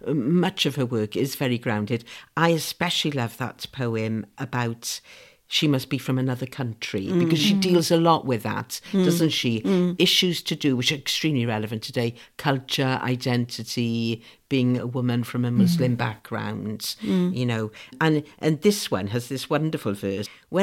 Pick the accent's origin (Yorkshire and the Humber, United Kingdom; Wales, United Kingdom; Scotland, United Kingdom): Wales, United Kingdom; And actually, I think I'm Welsh, I'm Republican.